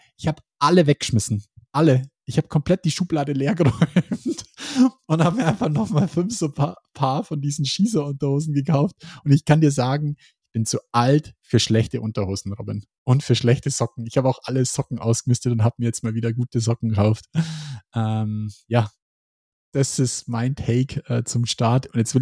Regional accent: Bavaria, Germany; Happy New Year oder wie man bei uns in Bayern sagt, gut's nice.

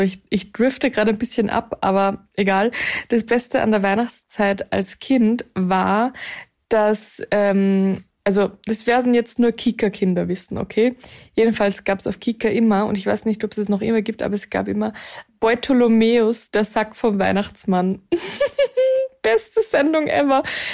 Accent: Wels, Upper Austria, Austria; es war in Wels in Oberösterreich eben, wo ich herkomme.

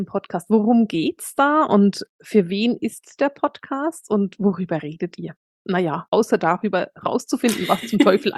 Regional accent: Bern, Switzerland; Und sagt er, ja, aus Bern, aber nicht ganz, aus dem Vorort. Ich so, ja, ich auch.

